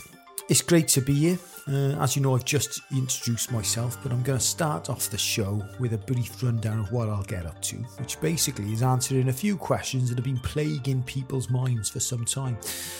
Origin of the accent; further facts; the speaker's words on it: United States; I'm a American scientist, so if you can imagine, you know, your likes of Patrick Moore or Judith Hahn off of Tomorrow's World, like that, but American style